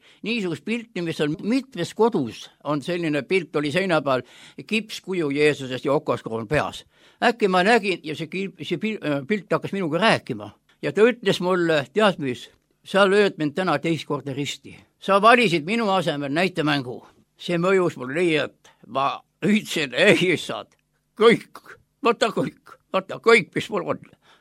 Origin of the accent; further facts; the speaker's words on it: Hiiu County, Estonia; Mina olen üles kasvanud lapserikas perest Hiiumaal ja mu vanemad on olnud sügavalt usklikud inimesed. Olen usklikus kodus kasvanud.